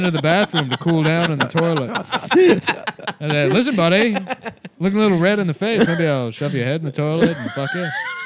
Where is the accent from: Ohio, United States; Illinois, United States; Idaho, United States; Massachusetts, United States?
Massachusetts, United States; Quincy; Yeah, so I'm actually from Quincy.